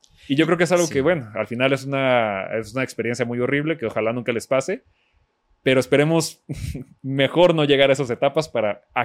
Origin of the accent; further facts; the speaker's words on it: Durango, Mexico; yo soy de Durango